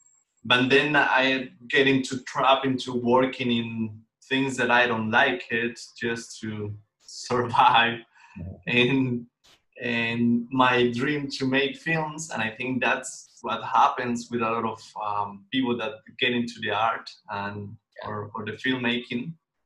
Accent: Colombia; moved away as an adult; now in Vienna, Austria; yeah, I'm from Colombia. I'm born and raised there. But for 1 year, I've been living here in Europe, in Vienna. And right now, I'm based in Vienna.

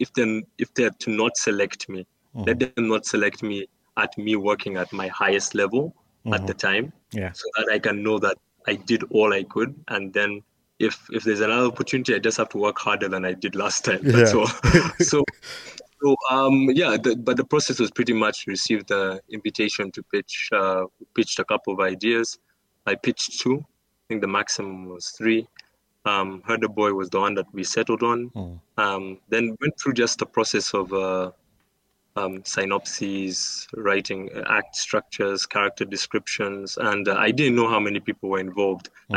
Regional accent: Uganda; but I understand Ugandan things.

